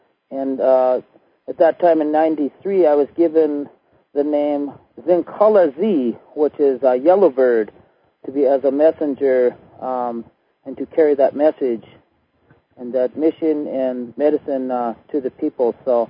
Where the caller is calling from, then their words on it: Cornville, Arizona, United States; I'm calling in from Arizona, Cornville, Arizona.